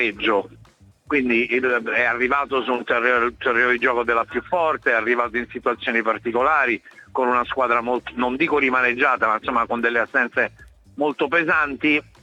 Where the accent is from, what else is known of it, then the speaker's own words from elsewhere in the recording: Tropea, Calabria, Italy; Io a pescare al mio paese, a Tropea.